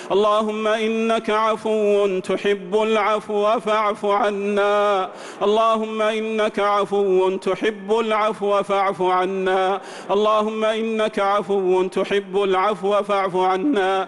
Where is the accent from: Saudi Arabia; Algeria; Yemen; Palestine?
Saudi Arabia; اللهم احفظ بلادنا المملكة العربية السعودية